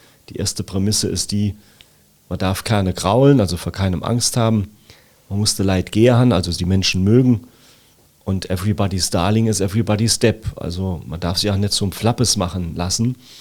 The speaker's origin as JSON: {"language": "German", "town": "Siersburg", "region": "Saarland", "country": "Germany", "tie": "born or raised there", "said": "im Gemeinderat meiner Heimatgemeinde Rehlingen-Siersburg und 27 Jahre immer stolz und gern Ortsvorsteher meines Heimatortes in Siersburg."}